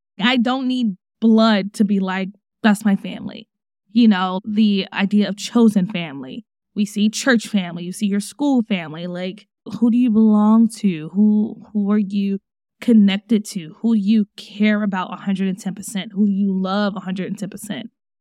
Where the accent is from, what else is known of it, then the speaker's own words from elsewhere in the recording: Baltimore, Maryland, United States; born there; I was born in Baltimore, and I've been with my mom since I was 7 days old.